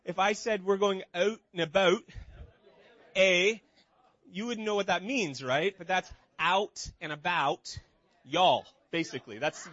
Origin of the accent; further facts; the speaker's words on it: Canada; I'm from Canada.